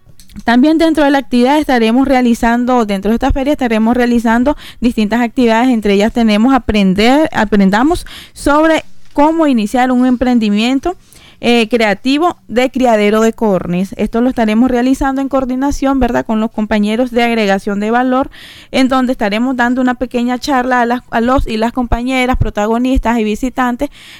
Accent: Nicaragua; nosotros como nicaragüenses

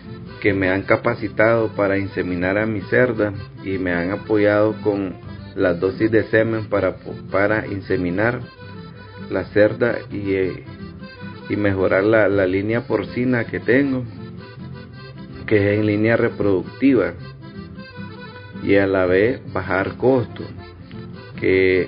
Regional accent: Catarina, Masaya, Nicaragua; soy del municipio de Catarina.

